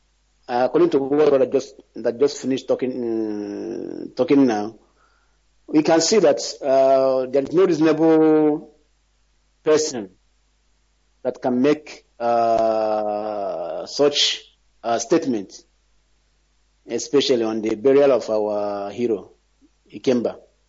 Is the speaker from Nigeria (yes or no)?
yes; Maka, Nigeria; now in Moscow, Russia; I'm calling from Moscow, Russia. I came from Maka, Biafra land.